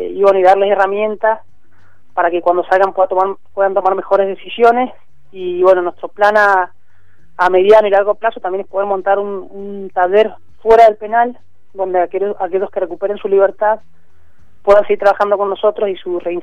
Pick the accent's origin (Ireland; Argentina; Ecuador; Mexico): Argentina; Mendoza; Exactamente, sí, nosotros somos de Mendoza.